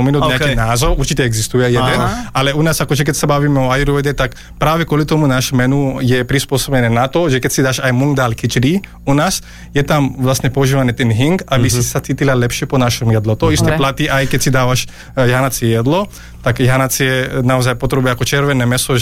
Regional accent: Maharashtra, India; Slovak is a second language; Ja som ako keby z Maharashtra, takže my sme Maratha, to je kast

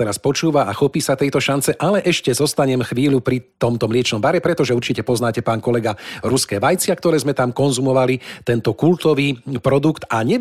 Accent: Zvolen, Banská Bystrica Region, Slovakia; Neviem, či ho teda u nás vo Zvolene mali

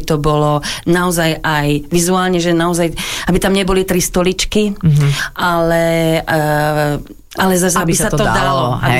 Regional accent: Vyšná Kaloša, Banská Bystrica Region, Slovakia; Ja som z dediny Vyšná Kaloša.

